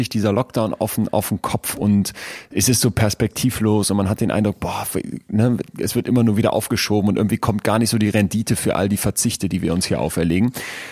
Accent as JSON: {"language": "German", "town": "Solingen", "region": "North Rhine-Westphalia", "country": "Germany", "tie": "born or raised there", "said": "Und ich freue mich wirklich riesig, dass wir hier zurück in meine Heimat kommen. Denn wenn Solingen eine Sache weltberühmt macht"}